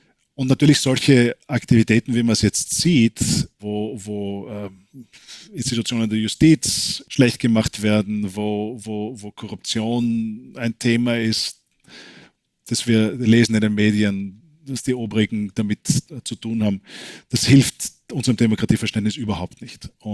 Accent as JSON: {"language": "German", "country": "Austria", "accent": "Austrian", "moved": "yes", "lives_now": "United States", "said": "Das ist Österreich steht sehr hoch im Ruf hier, speziell in Kalifornien, wo jeder meinen Akzent erkennt, skurrilerweise."}